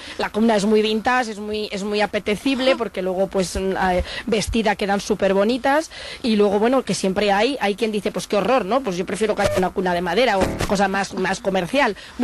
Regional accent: Palencia, Castile and León, Spain; en que somos de Palencia, de castellanos

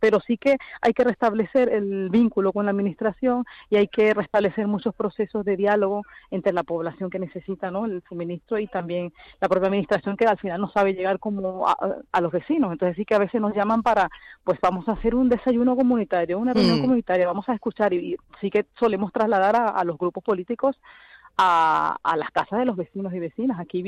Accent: Venezuela; now in Madrid, Spain; Yo, por ejemplo, soy venezolana, estoy trabajando en Barro desde hace 12 años

